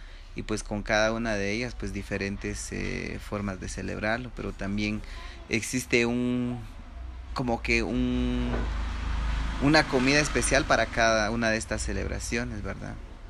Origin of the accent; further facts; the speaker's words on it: Guatemala; uno de los valores que debemos de practicar como ciudadanos guatemaltecos es el patriotismo